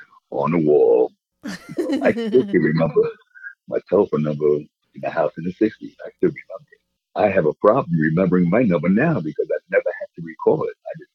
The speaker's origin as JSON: {"language": "English", "country": "Trinidad & Tobago", "said": "Oh, yeah, I'm from the Caribbean, from Trinidad, Tobago."}